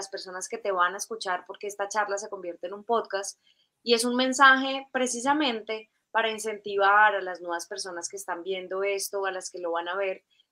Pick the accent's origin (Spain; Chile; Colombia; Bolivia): Colombia; los colombianos llamamos muchísimo la atención porque tenemos un acento neutro, dicen que hablamos súper bonito